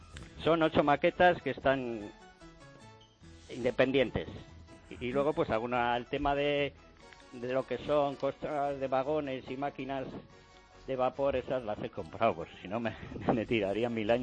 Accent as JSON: {"language": "Spanish", "town": "Sestao", "region": "Basque Country", "country": "Spain", "tie": "born or raised there", "said": "y por supuesto en mi pueblo de Sestao"}